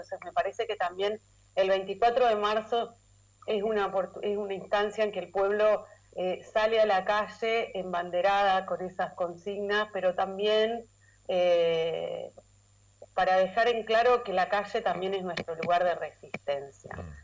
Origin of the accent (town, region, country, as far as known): Argentina